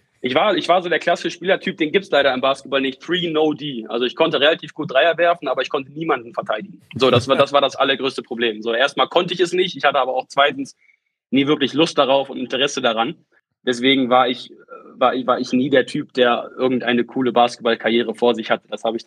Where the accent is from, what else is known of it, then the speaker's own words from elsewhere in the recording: Cuxhaven, Lower Saxony, Germany; born there; Also ich komme ja gebürtig aus Cuxhaven